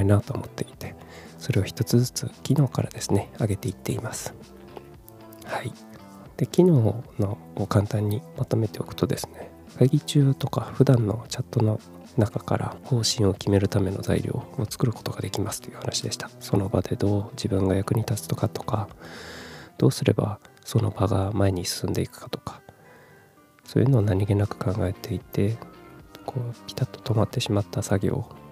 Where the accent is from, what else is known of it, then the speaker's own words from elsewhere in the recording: Kumamoto, Japan; also born or lived in Fukuoka / Tokyo; 18歳から福岡、30歳から東京で暮らし、退職を機に地元の熊本に帰ってきた36歳無職の僕